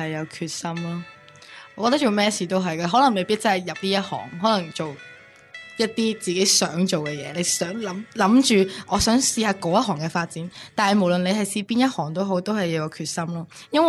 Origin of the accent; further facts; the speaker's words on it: Hong Kong; 作为一个香港人，你经历过即系九七回归，咁你经历过2003年大游行